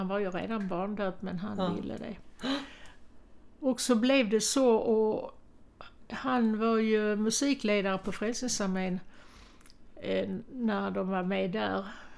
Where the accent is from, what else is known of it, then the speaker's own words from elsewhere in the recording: Malmö, Skåne, Sweden; Jag växte upp i Malmö.